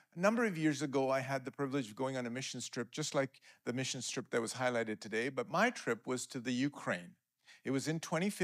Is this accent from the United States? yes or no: no; Powell River, British Columbia, Canada; we grew up in Powell River, right? So this is like home.